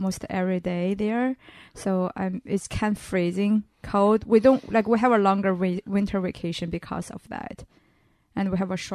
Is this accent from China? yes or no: yes; Northeast China, China; English is a second language; now in United States; I'm from China. My hometown is a small town in northeastern side of China, which is very close to Russia and the Mongolian border. And then I went to a boarding school for my middle school and high school in a coastal city in China.